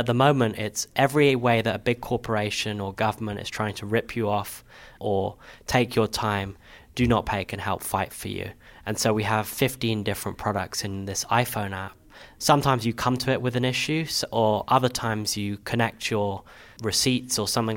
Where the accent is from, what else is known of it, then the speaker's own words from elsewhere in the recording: Hendon, London, United Kingdom; So I grew up in Hendon in northwest London